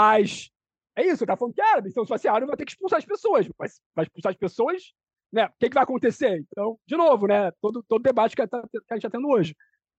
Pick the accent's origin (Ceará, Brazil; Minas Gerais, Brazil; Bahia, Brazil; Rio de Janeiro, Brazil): Rio de Janeiro, Brazil; eu sou carioca